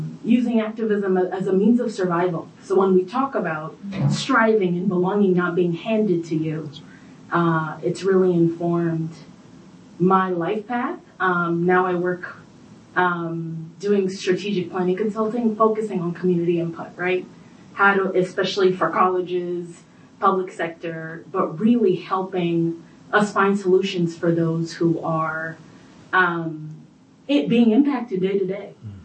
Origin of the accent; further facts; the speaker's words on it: New York, United States; Thank you so much for this incredible conversation. I'm born and raised in New York.